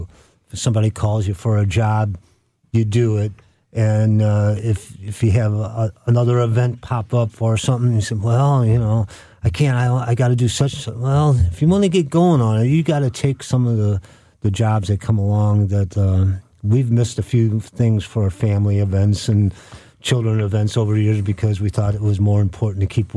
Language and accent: English; St. Louis, Missouri, United States; South St. Louis City. Yeah.